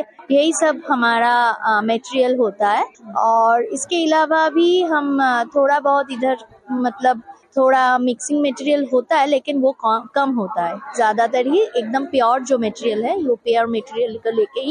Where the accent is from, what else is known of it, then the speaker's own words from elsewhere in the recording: West Bengal, India; हम बंगाल से आए हैं और